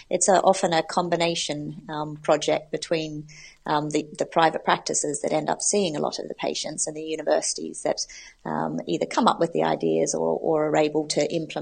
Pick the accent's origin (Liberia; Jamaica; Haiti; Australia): Australia; moved away as an adult; also born or lived in United States; now in United Kingdom; I'm originally from Australia, which is where I did my veterinary training, but I have a mix of accents, having spent 6 years in America doing my specialty training and then being in the UK for the last 10 years.